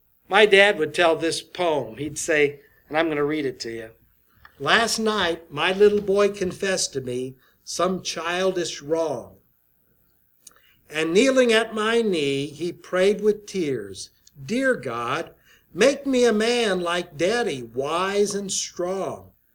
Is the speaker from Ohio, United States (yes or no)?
yes; Ohio, United States; Cross, from when I grew up in Ohio as a in high school, and across from us was a Christian family.